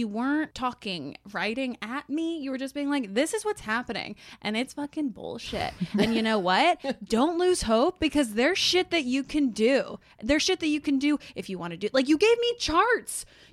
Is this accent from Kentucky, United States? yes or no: no; Texas, United States; I'm from Harris County.